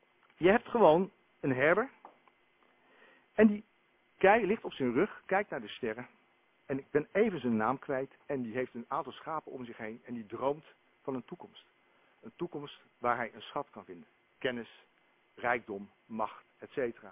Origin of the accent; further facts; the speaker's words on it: Delft, South Holland, Netherlands; Ik kom uit Delft, dus voor mij zijn het nog steeds de 3B-gemeentes.